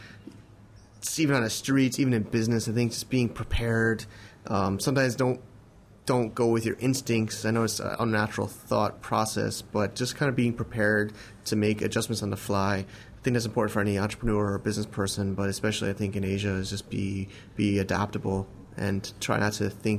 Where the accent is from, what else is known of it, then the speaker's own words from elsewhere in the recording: United States; we're two American white men, right?